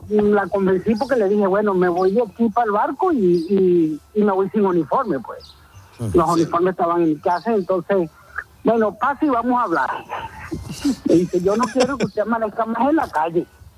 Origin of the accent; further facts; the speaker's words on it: Venezuela; Yo soy de Venezuela.